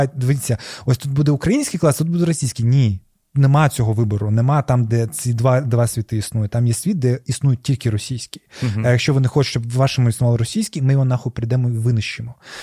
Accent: Crimea, Ukraine; я людина, я з Криму, мене ніхто не питав.

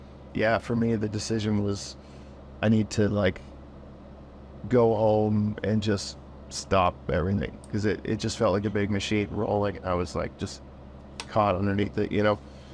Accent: Norwood, Ontario, Canada; also born or lived in Peterborough / Toronto; So I was born in Peterborough, lived in Toronto for a bit with my parents when I was super young. They divorced, and then I ended up in Norwood.

